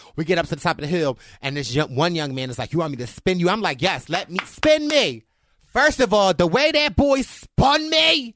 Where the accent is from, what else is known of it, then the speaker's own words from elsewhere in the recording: Canada; I'm from Canada, so maybe it's a lot colder here.